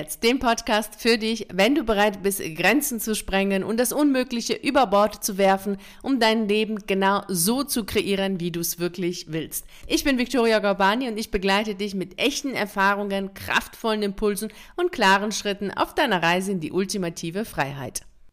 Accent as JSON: {"language": "German", "region": "Bremen", "country": "Germany", "tie": "born or raised there", "said": "Ich bin in Bremen aufgewachsen und diese Stadt lag schon immer an der Weser."}